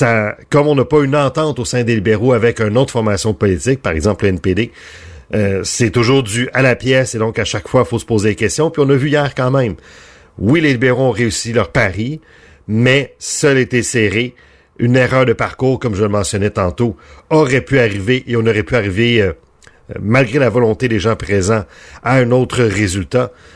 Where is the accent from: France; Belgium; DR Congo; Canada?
Canada; ce qui est toujours le cas chez nous au Canada